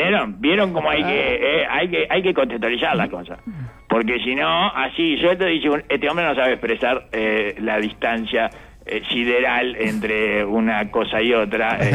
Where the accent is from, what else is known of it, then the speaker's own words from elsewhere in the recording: Argentina; ay, Punta del Este, si yo soy argentino, soy peronista.